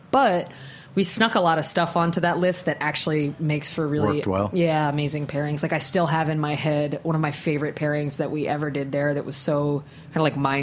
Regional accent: East Coast, United States; But, you know, I was raised in the East Coast, and I'm kind of a loud mouth

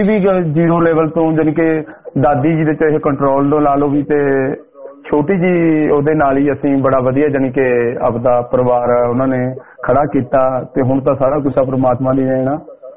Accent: Dhanetha, Punjab, India; ਮੇਰਾ ਪਿੰਡ, ਹਾਂਜੀ ਪੰਜਾਬ ਤੋਂ ਜੀ, ਜ਼ਿਲ੍ਹਾ ਪਟਿਆਲਾ ਪੈਂਦਾ ਸਾਨੂੰ, ਪਿੰਡ ਮੇਰਾ ਧਨੇਠਾ ਸਮਾਣੇ ਦੇ ਲਾਗੇ ਆ।

